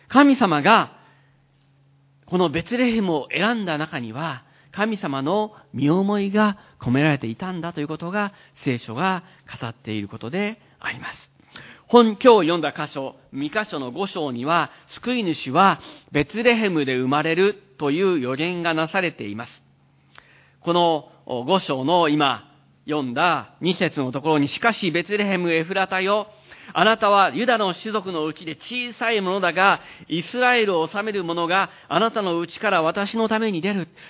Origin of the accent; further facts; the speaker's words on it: Tokyo, Japan; also born or lived in Osaka; 4歳までいた大阪が、まあ、今でも行くとですね、大阪に行くと、ああ、自分はここで生まれたのかなって、そんな、感慨深い思いになりますけれども